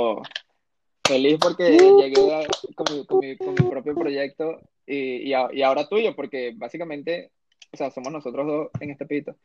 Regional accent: Santa Bárbara del Zulia, Zulia, Venezuela; yo soy de Santa Bárbara del Zulia, que es un pueblito a las afueras, o sea, no un pueblito, pero es como un pueblito afuera de Maracaibo, quedan como a 2, 3 horas de Maracaibo

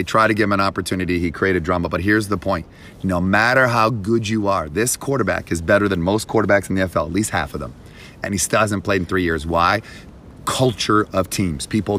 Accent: Canada; also born or lived in Toronto; I'm from Canada. I lived in Toronto.

